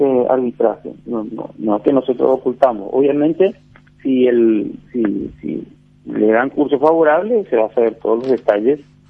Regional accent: Paraguay; no solo como empresarios, sino como paraguayos

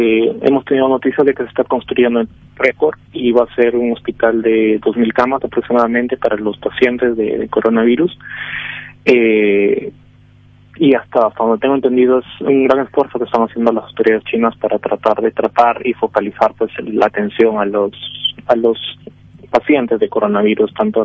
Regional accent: Peru; yo en mi país, en Perú

